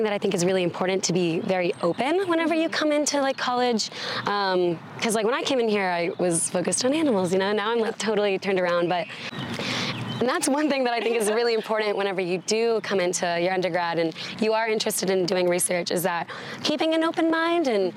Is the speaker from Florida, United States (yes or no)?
no; Dallas, Texas, United States; now in Colorado, United States; I am from Dallas and like the plains, and I came to Colorado to, you know, thinking I was going to work in like mountain systems or like forest and everything.